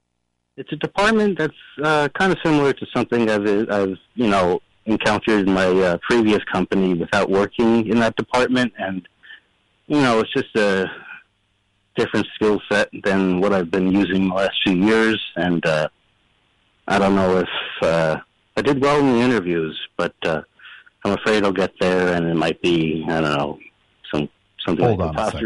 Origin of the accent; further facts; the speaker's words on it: Manhattan, New York, United States; I'm from Inwood, where I just found out last week that … apparently lived here until he was 8 years old.